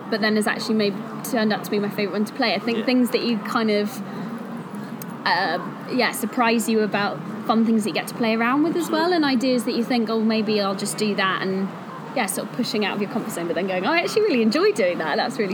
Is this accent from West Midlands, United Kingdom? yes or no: no; Cheltenham, South West England, United Kingdom; I'm from Cheltenham. I've been in London for the last few years, trained in London Studio Centre.